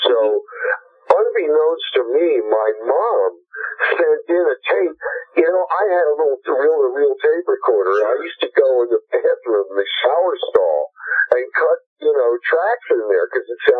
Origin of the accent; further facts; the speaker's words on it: Baltimore, Maryland, United States; I think growing up in Baltimore back in, you know, I'm probably a little older than you, but I remember, you know, the 60s.